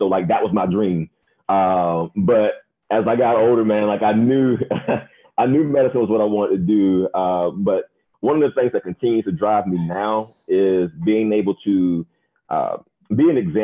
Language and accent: English; Winnsboro, South Carolina, United States; grew up, born and raised in Winsboro, South Carolina. USC Aiken for undergrad, went to MUSC for medical school, Duke University for residency.